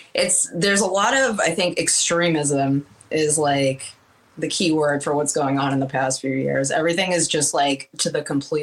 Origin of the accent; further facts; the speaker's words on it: Massachusetts, United States; I'm born and raised in Massachusetts. I still work in Massachusetts